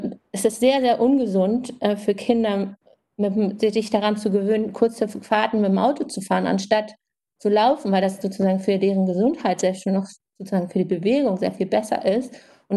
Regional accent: Germany; now in Australia; wir als Deutsche in Australien da auch viel helfen können

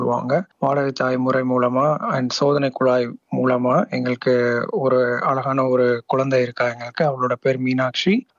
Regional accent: Madurai, Tamil Nadu, India; also born or lived in New Zealand; now in Australia; என்னோட பூர்வீகம் வந்து மதுரை. நான் ஒரு ஊர்பால் ஈர்ப்புடைய ஆண். நானு என்னோட ஹஸ்பண்டும் நானும் வந்து கிட்டத்தட்ட 10 வருஷமா ஒன்னா இருக்கோம். நாங்க நியூசிலாண்ட்ல இருந்து இங்க மைக்ரேட் ஆகி வந்தோம் ஆஸ்திரேலியாவுக்கு 2019.

